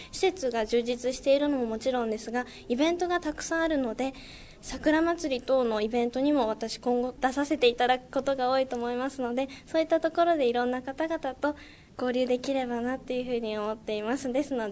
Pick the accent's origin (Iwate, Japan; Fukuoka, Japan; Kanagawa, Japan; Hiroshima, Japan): Kanagawa, Japan; Sagamihara; 私も同じく生まれも育ちも相模原なんですけれども、